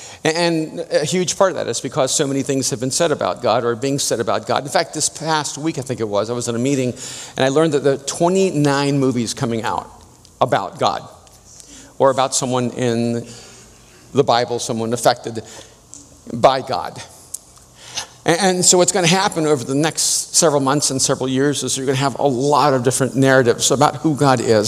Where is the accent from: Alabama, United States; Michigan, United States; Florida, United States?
Florida, United States; Miami; I have a friend named Mariano who, when we grew up in Miami, he was from Cuba.